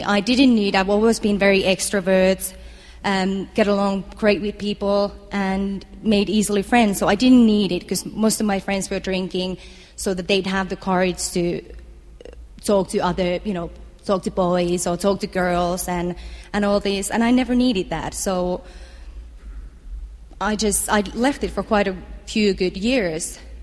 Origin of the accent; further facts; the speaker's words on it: Finland; born there; English is a second language; And I was born in Finland, youngest of three children.